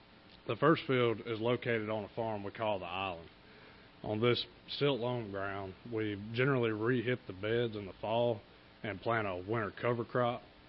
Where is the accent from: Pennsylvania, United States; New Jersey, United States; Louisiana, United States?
Louisiana, United States; Tensas Parish; I'm from Tensile Parish, Louisiana. Went to Mississippi State and met my wife, and we got married and moved back home